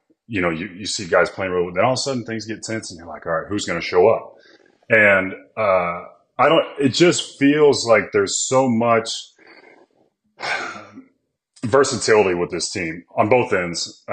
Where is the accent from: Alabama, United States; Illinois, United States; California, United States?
Illinois, United States; Robinson; now in Nashville, United States; I'm down in Nashville, but I got to think if I were up in Robinson, my hometown, or anywhere in Illinois for that matter